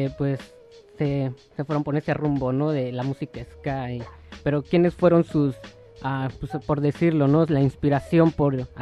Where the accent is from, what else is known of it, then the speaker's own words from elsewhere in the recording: Mexico; Porque yo también soy mexicano.